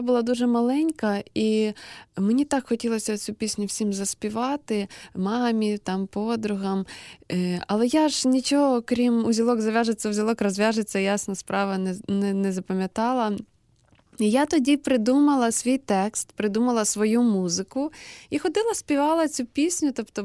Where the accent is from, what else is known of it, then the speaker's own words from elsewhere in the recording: Zhytomyr, Zhytomyr Oblast, Ukraine; ключову роль, мабуть, зіграло те, що я із Житомира